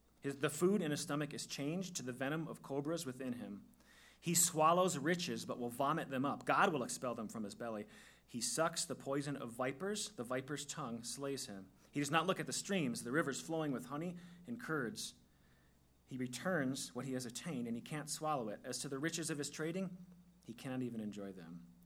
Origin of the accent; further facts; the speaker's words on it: Wisconsin, United States; When I think of curds, I'm like from Wisconsin, right?